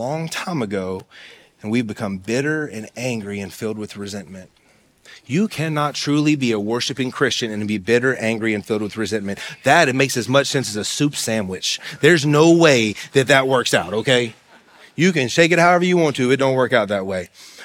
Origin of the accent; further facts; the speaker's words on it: West Virginia, United States; I'm from West Virginia.